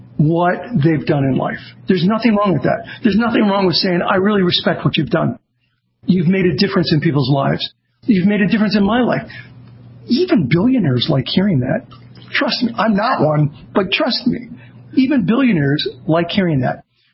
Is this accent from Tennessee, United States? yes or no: no; Azusa, California, United States; also born or lived in Los Angeles; I started off as a kid who grew, I lived in South Central LA. I grew up in Azusa, California. I didn't have connections.